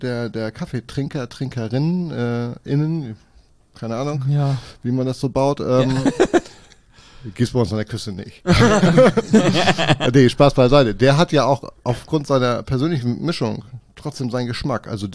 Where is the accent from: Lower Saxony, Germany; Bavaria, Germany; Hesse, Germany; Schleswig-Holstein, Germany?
Schleswig-Holstein, Germany; Kiel; born there; Bin tatsächlich gebürtiger Kieler und wohne auch noch im Umkreis von Kiel.